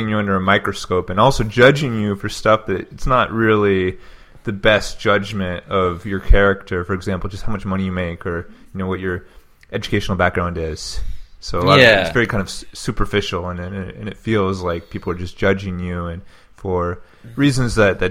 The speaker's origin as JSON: {"language": "English", "country": "United States", "said": "So I'm American no matter what, but I'm a global citizen too."}